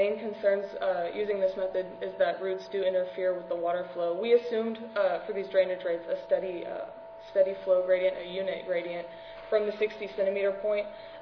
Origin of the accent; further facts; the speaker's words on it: Oklahoma, United States; you may not know that my home state, Oklahoma, has also been in a drought in these past few years.